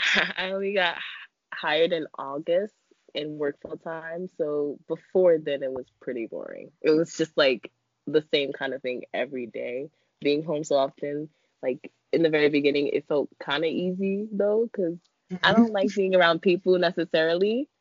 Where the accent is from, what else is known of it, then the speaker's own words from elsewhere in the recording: New York City, New York, United States; I was born in Harlem specifically, but my mom was also born here. But my grandmother was born in Nigeria, and my grandfather was born in Puerto Rico.